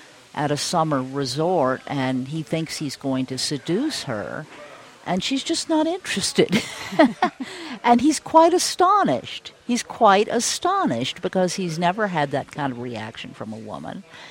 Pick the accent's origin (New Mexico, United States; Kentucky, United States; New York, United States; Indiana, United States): Kentucky, United States; Louisville; When I was a child growing up in Louisville and we were being driven to school, there were grade crossings, and we'd stop for these long freights